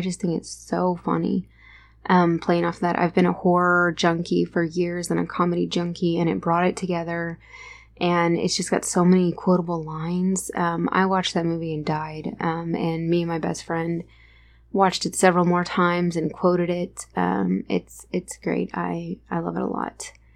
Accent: United States; I think that's probably an unpopular opinion to get to say as an American, I guess.

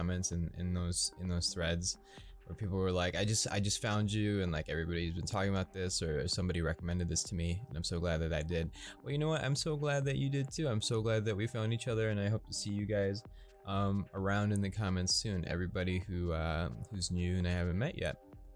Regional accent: Midwest, United States; Somebody did say that they heard Midwest. I am from the Midwest.

